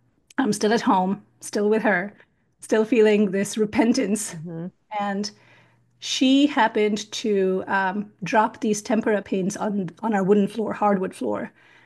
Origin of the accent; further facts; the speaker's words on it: India; being an only child growing up in India in the 1980s, there was always this intense pressure to excel.